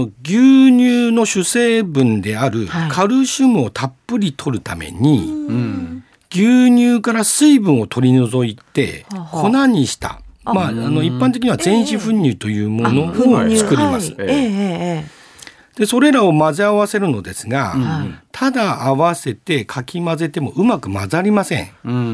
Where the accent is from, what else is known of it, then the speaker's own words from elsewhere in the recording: Hirosaki, Aomori, Japan; 弘前でございます。